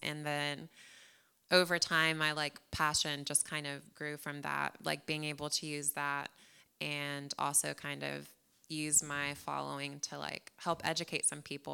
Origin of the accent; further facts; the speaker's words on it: San Antonio, Texas, United States; also born or lived in New Jersey, United States; Yeah, I was born in New Jersey, but I wasn't there for long. I was actually raised in San Antonio, so definitely a Texan.